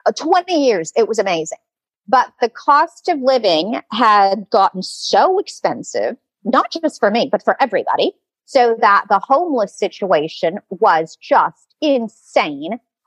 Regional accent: Hawaii, United States; I didn't like growing up in Hawaii. It was really boring. And it's an island.

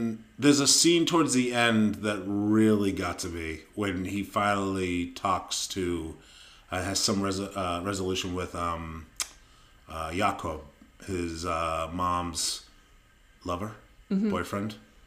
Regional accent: New England, United States; Again, we're from New England, so we never had a chance.

